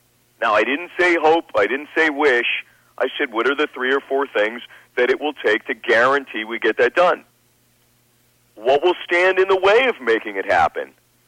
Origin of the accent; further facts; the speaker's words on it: Canada; I could materially, as a Canadian we would say, move the puck down the ice.